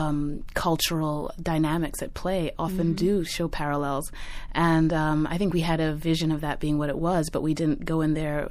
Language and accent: English; Zimbabwe; I was indeed. I grew up there through the 80s and the 90s